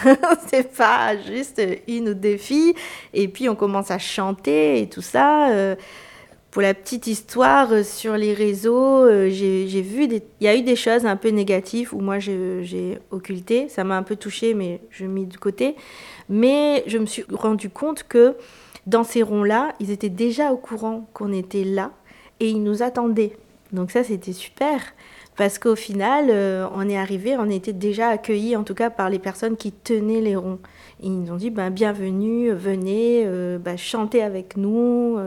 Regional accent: Réunion; moi, en tant que réunionnaise, malbaraise qui pratique du maloya

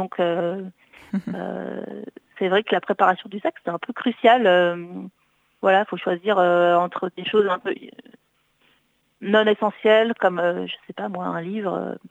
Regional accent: Échirolles, Auvergne-Rhône-Alpes, France; je suis née à Échirolles, tout près du Contre-le-Vercors. Et toute petite, j'ai toujours eu vue sur les montagnes, que ce soit à l'est, à l'ouest, au nord, voilà. J'ai vécu dedans, même si je suis une urbaine, hein, je suis vraiment une citadine

